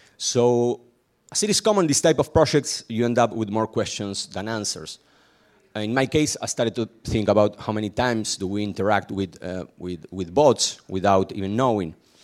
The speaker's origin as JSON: {"language": "English", "country": "Argentina", "second_language": "English", "said": "I'm from Argentina. It's really far away, so being here in New York is a great experience."}